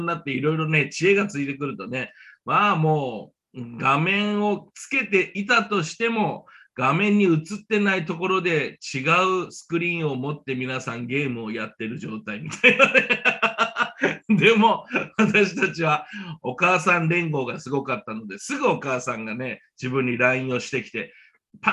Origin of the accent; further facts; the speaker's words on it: Fukuoka, Japan; now in California, United States; 今カリフォルニアにいますが、出身は、日本は福岡出身です。福岡で生まれ育って、今カリフォルニアでここで牧会をしております。